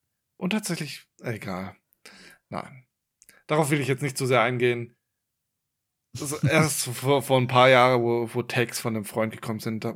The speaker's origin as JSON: {"language": "German", "town": "Kleinsachsenheim", "region": "Baden-Württemberg", "country": "Germany", "tie": "born or raised there", "said": "ich bin ja auf dem Dorf aufgewachsen, so im Grunde. Also ich weiß nicht, wie viele Einwohner hatte das damals. Also es gibt ja Klein- und Großsachsenheim, da komme ich her. So, ja. Und ich komme aus Kleinsachsenheim und ich glaube, es sind noch so 2000 Einwohner."}